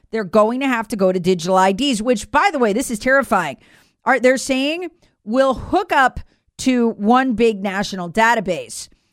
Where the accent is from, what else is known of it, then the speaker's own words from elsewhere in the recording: United States; the Russian government isn't trying to censor me as an American.